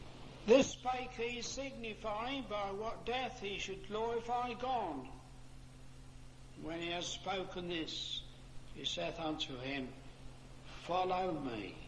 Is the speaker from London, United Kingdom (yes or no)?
no; Bedford, East of England, United Kingdom; I come from Bedford